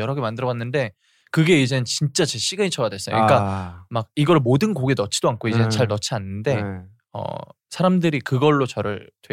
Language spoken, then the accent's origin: Korean; South Korea; born there; 코리아 그러니까 여기서 내가 태어난 곳에서 뭔가 혁신적인 뭐 혁명적인 뭔가를 일으켜라 해서 K를 붙여주셔서